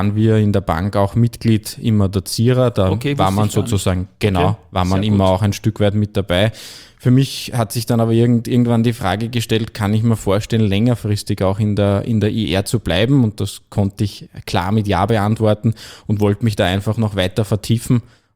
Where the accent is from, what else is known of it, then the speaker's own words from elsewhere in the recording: St. Pölten, Lower Austria, Austria; born there; so auch ich als gebürtiger St. Pöltener in Wien zur Hypo gekommen